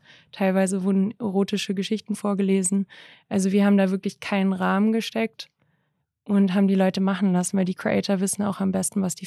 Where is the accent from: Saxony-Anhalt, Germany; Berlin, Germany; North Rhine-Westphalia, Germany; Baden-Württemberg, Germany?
Berlin, Germany; ich bin in Berlin aufgewachsen, einer der liberalsten Städte Deutschlands